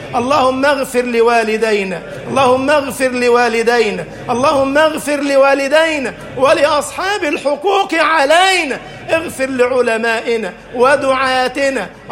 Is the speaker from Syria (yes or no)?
no; Egypt; اجعل بلدنا مصر أمنا أمانا، سخاء رخاء